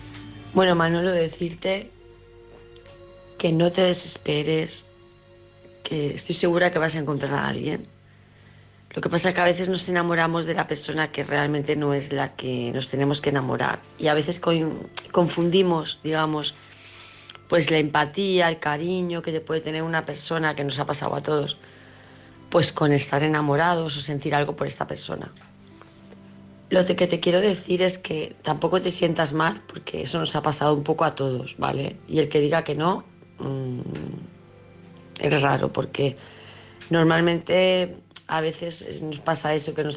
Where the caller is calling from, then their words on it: Palma de Mallorca, Balearic Islands, Spain; de Palma de Mallorca